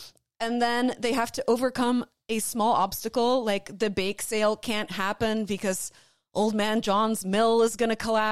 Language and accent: English; the South, United States; I grew up religious because I'm from the South, and that's just what you do.